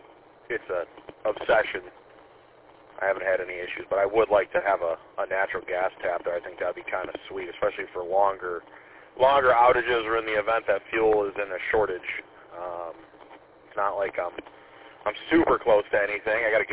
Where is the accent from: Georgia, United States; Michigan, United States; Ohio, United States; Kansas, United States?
Michigan, United States; Armada; It's funny because I came from Armada, where I feel like we lost power every week, to I live in the middle of nowhere now